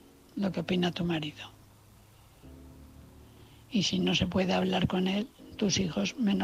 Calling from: Valencia, Valencian Community, Spain; de Valencia.

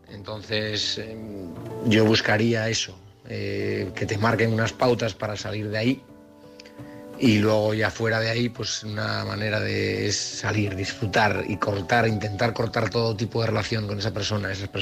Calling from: Oviedo, Asturias, Spain; de Oviedo.

